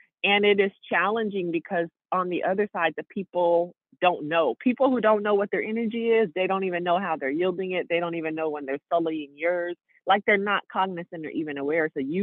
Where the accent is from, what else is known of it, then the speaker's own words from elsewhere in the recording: Seattle, Washington, United States; just know that I'm in my hometown of Seattle, Washington, y'all. It's always felt good to have a home.